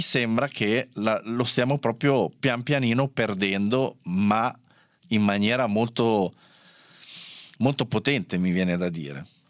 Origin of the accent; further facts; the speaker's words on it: Cislago, Lombardy, Italy; come dice il parroco del mio paese di Cislago, Don Maurizio